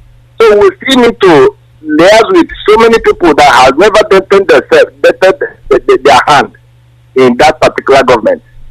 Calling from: Malaysia; I'm calling from Malaysia.

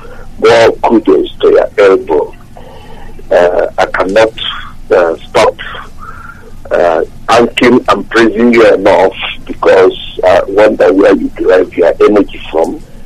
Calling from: Wales, United Kingdom; I'm calling from Wales, in the United Kingdom.

